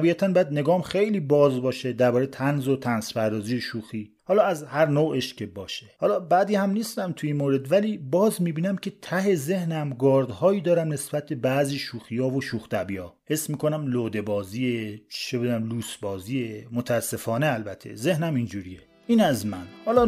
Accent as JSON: {"language": "Persian", "country": "Iran", "tie": "born or raised there", "said": "همین که تو ایران بزرگ شدیم"}